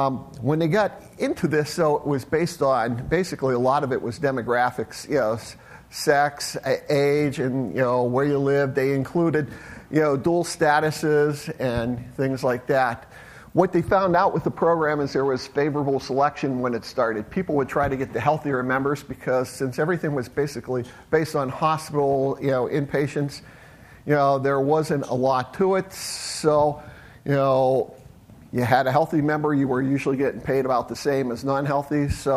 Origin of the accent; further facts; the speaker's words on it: Akron, Ohio, United States; I'm from SumaCare in Akron, Ohio. Our claim to fame is we're right down the street from the Football Hall of Fame